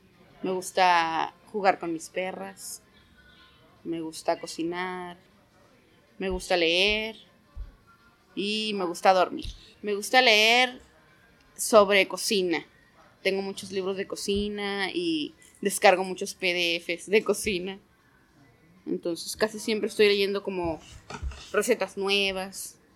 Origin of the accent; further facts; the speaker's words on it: Ciudad Obregón, Sonora, Mexico; born there; tengo 35 años y nací en Sonora, en Ciudad Obregón.